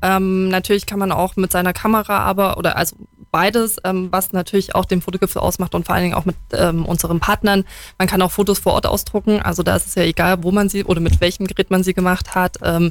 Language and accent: German; Saxony, Germany; also born or lived in Munich; now in Allgäu, Germany; Groß geworden tatsächlich im Erzgebirge, war jetzt aber lange Jahre davor in München und jetzt eben im Allgäu.